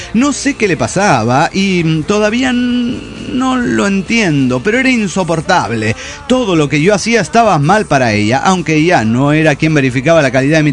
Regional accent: Mar del Plata, Buenos Aires Province, Argentina; de Mar del Plata, Argentina.

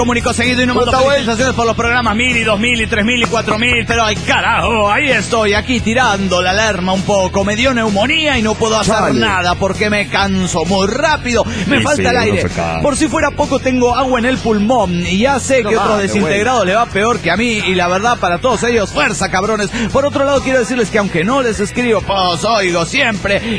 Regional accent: Oaxaca, Mexico; de Oaxaca, México.

